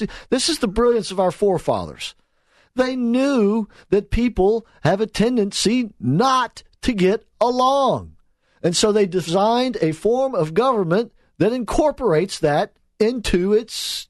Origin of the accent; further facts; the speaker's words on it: Jenkinsburg, Georgia, United States; also born or lived in Thomaston; Well, see, I was born in Georgia. I was born in Thomaston because we lived in a town called Jenkinsburg, right? Okay. Which wasn't much of a town at all. Mm-hmm. It was a little farming community.